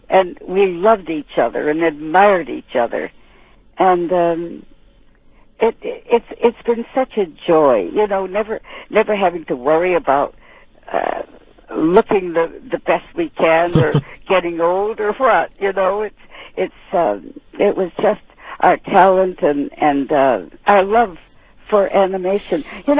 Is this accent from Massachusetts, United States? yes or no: yes; Massachusetts, United States